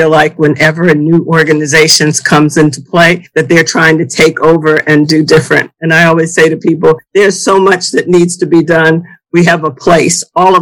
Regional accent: Washington, District of Columbia, United States; Okay, so I'm born and raised in Washington, D.C. I attended public schools, graduate of the D.C. public schools

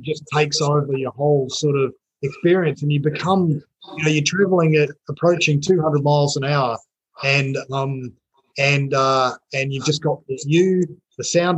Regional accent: New Zealand; now in Australia; So I'm a Kiwi living in Australia

